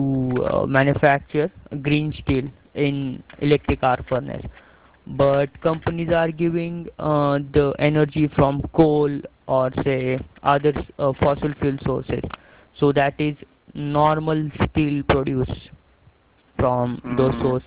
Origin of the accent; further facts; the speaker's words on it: India; from India and I'm studying sustainable steel.